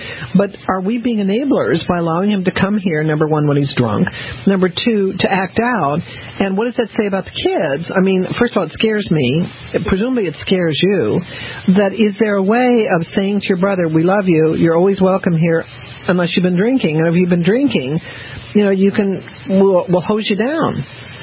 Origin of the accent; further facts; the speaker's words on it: the South, United States; See, I'm Southerner